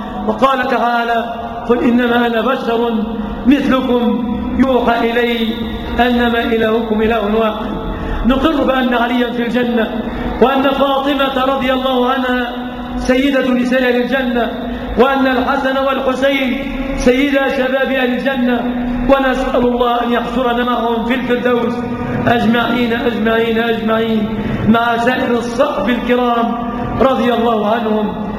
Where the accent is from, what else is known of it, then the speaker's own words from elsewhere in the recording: Egypt; بلادنا مصر